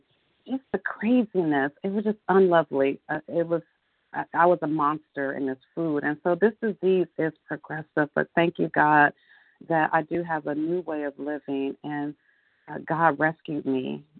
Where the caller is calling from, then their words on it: Akron, Ohio, United States; in Akron, Ohio.